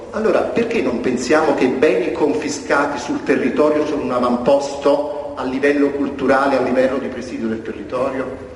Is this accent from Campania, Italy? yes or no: yes; Naples, Campania, Italy; Allora io per sfizio, sono napoletano, scusate il termine